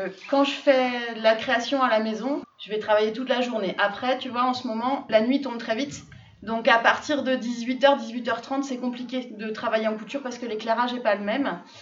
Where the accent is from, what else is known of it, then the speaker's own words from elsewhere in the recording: Pays de la Loire, France; Ma région d'origine, c'est la Sarthe, la Mayenne et la Sarthe. Alors, je ne sais pas si vous voyez où c'est pas loin de la Bretagne. Je viens de là-bas